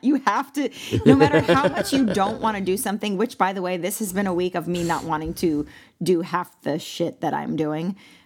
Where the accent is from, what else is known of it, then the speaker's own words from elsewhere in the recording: Malibu, California, United States; Now, I'm from Malibu, California. My happy place is the beach.